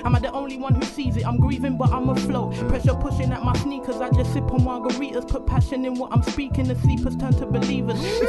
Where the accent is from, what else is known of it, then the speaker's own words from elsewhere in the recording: Camden, London, United Kingdom; I got family up there, though, but, like, I'm from Camden.